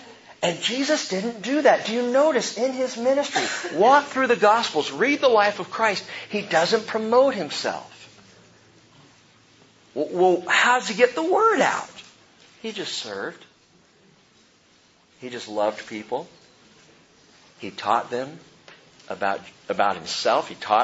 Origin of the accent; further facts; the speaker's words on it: Anaheim, California, United States; When I was a kid growing up in Anaheim, California